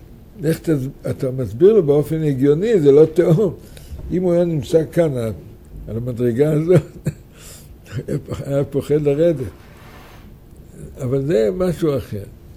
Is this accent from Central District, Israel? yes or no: yes; Mishmar HaSharon, Central District, Israel; בנעוריי חייתי בקיבוץ. קיבוץ משמר השרון.